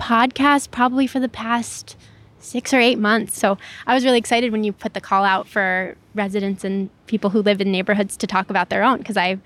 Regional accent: Illinois, United States; It was just idyllic to grow up here as a child.

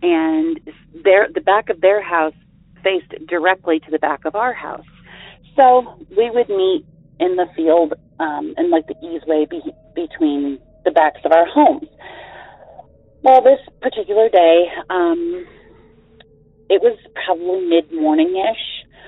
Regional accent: Arizona, United States; also born or lived in Avoca, New York; I'm from Arizona.

